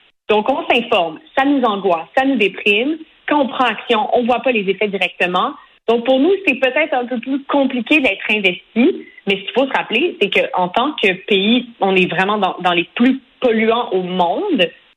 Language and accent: French; Quebec, Canada; quand on est Canadien, Québécois